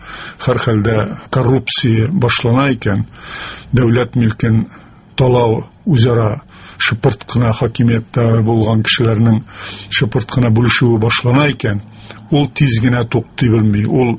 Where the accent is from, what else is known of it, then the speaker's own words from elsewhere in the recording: Mamadysh, Tatarstan, Russia; Чөнки Керәшен авылы күршесендә генә үстем. Урманчы дигән авыл бар иде безнең Мамадышта.